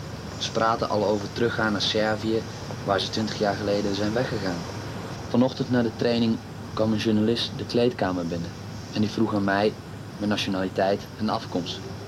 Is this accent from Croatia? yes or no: yes; Croatia; Marijeka, de stad waar ik opgegroeid ben, ligt in Kroatië.